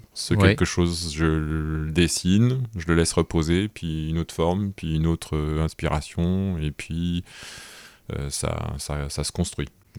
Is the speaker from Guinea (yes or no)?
no; Grenoble, Auvergne-Rhône-Alpes, France; puisque moi je suis grenoblois d'origine.